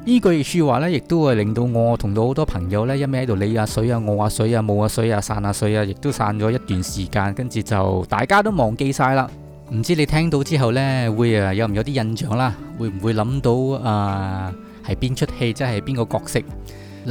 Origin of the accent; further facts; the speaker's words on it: Malaysia; 咁我就讲我系马来西亚人。